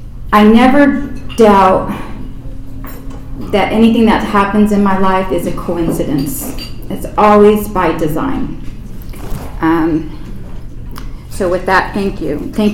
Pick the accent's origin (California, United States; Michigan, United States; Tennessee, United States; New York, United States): California, United States; Menifee; from Menifee, Grateful Al-Anon.